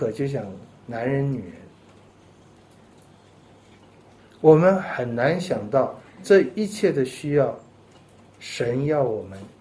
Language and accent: Chinese; Taiwan; 咱们中国人，我从台湾来啊，真是我们台湾同胞有很多好处，有很多优点。